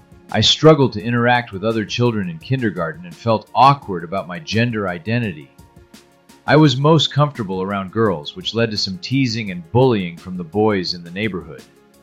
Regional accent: Cohoes, New York, United States; born there; I was born on November 6, 1965 in Cohoes, New York as the youngest of a set of triplets.

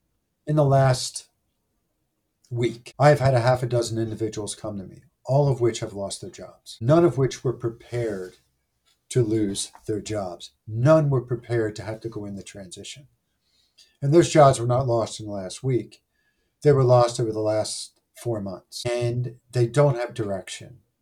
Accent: Pennsylvania, United States; Growing up in Delaware County, the man that we shared a driveway with was from Buffalo.

